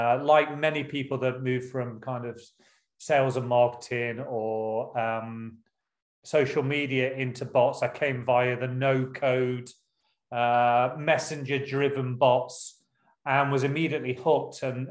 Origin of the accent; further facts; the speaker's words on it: United Kingdom; born there; So born in the UK in the 70s, was very lucky to have really hardworking working class parents who foresaw the computer age coming well ahead of the game.